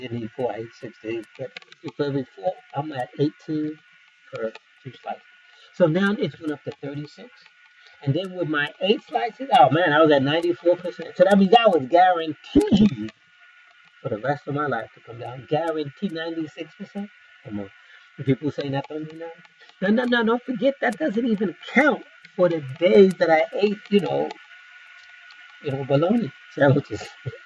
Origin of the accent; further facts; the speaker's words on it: New York, United States; Okay, now when I grew up in New York